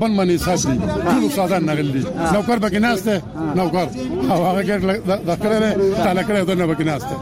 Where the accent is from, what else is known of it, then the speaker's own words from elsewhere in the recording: Khwazakhela, Khyber Pakhtunkhwa, Pakistan; زه سواد خو ځخنه نه راغلی ما